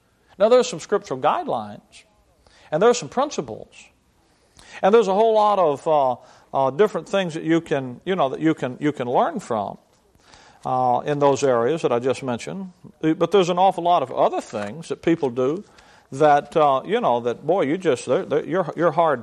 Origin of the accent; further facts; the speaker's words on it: Alabama, United States; moved away as an adult; Down south, where I was raised, I mean, when I moved up to the Midwest, in 1979, I moved from Alabama to Chicago, Illinois.